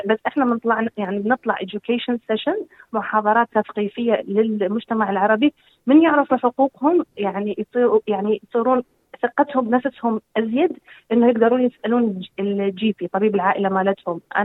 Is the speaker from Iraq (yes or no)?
yes; Iraq; now in Australia; أنا عراقية. وسوف أظل عراقية يعني. بس أنه أنا يعني بلدي الأم هو العراق وأنا فخورة فيه جدا. لكن أنه إحنا يعني اندمجت، إذا أنت تسأليني اندمجت أنا في المجتمع الأسترالي